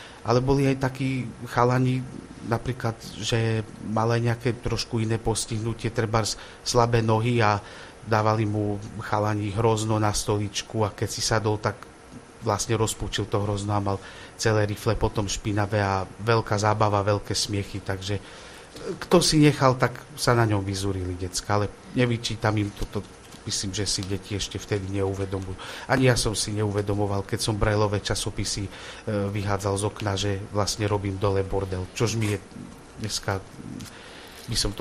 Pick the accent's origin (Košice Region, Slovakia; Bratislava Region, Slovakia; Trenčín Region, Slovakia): Košice Region, Slovakia; Košice; my pochádzame z Košic s brachom